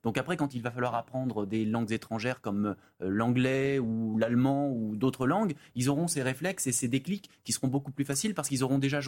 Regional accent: France; Non, je suis français.

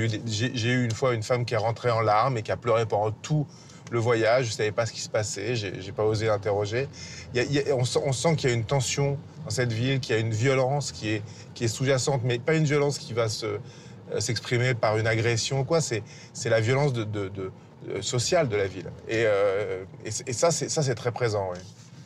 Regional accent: France; je suis réalisateur, je suis français, je suis... voilà, privilégié et tout ça.

